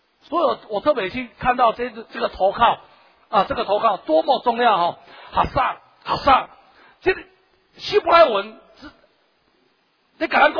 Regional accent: Taiwan; 只是我们不知道，只是我们台湾人不知道。

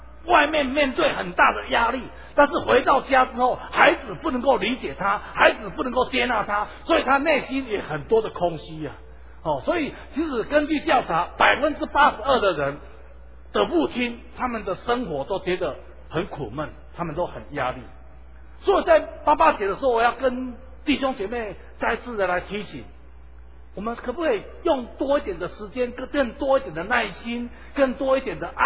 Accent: Taiwan

